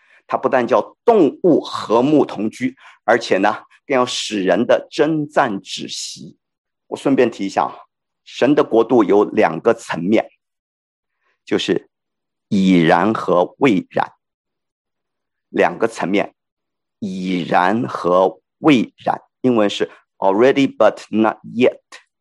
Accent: China; 我是中国人，我讲的是中国话，我们本来没有共同语言的

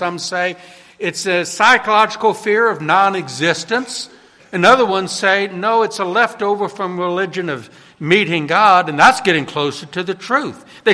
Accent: New Orleans, Louisiana, United States; I think the time I was most afraid was when I was 10 years old. Growing up in New Orleans

